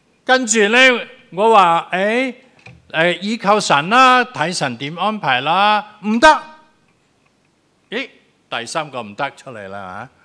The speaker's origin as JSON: {"language": "Cantonese", "country": "Malaysia", "moved": "yes", "lives_now": "Hong Kong", "said": "咁我喺马来西亚，我系马来西亚人嚟噶，系咪？点解会跑到香港嚟咧？"}